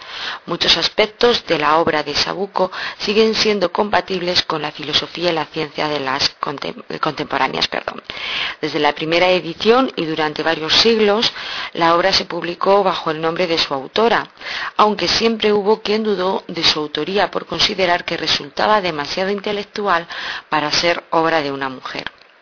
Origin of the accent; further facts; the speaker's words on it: Castilla-La Mancha, Spain; para hoy he decidido acercarme un poquito a mi tierra. Manchega como yo